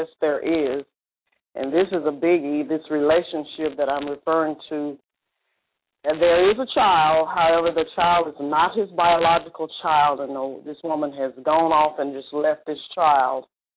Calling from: Tennessee, United States; I'm calling from Tennessee.

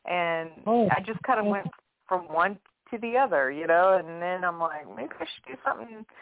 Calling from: Metairie, Louisiana, United States; I'm calling from Metairie.

